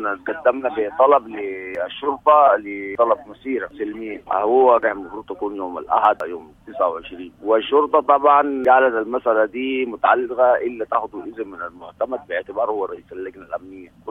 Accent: Sudan; ونحن في منطقتنا ونحن كسودانيين في مواطنين من المنطقة

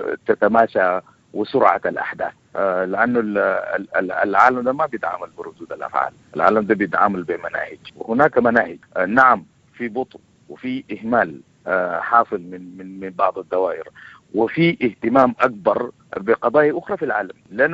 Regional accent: Sudan; وده شيء نحن كسودانيين ما قبلانين به

